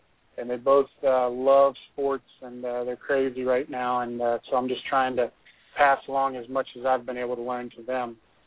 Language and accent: English; Jasper, United States; now in Atlanta, United States; I'm now down in Atlanta, Georgia, managing a team. And we implement a lot of the same things I learned growing up in Jasper, discipline, hard work, those kind of things.